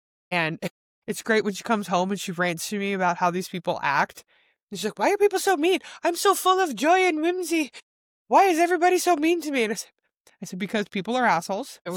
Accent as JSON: {"language": "English", "region": "Oregon", "country": "United States", "said": "from the Pacific Northwest and Oregon Coast, specifically."}